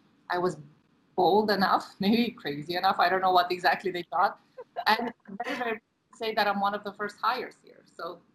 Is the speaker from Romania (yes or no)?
yes; Romania; so I was raised in Romania. I went to college there.